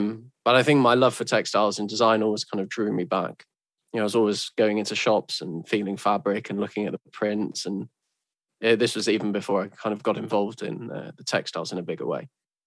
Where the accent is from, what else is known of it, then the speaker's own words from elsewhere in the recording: Manchester, North West England, United Kingdom; And growing up in Manchester, around all the mills in the heritage, was an immense influence on me.